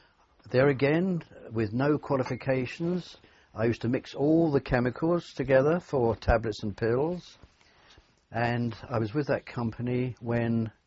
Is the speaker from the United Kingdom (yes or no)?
yes; Kennington, London, United Kingdom; I was born in Kennington, Westminster, actually, and lived in Kennington until such time as I was called up into the army.